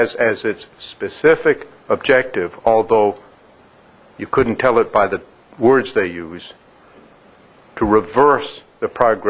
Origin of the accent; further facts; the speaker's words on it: Waterville, Maine, United States; I grew up in Waterville on the banks of the Kennebec River.